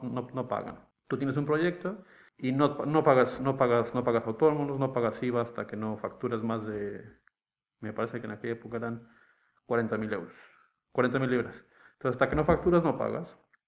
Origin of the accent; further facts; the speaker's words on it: Mexico; also born or lived in United States; Yo nací y me crié en México. Entonces, entre México y mucho, teníamos muchísimo contacto con Estados Unidos y también estudiaba en Estados Unidos, me crié por ahí también de cosas.